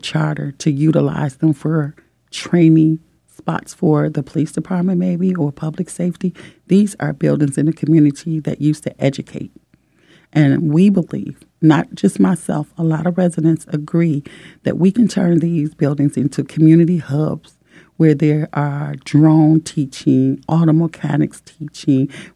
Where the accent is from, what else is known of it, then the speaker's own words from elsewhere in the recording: Detroit, Michigan, United States; I'm from Detroit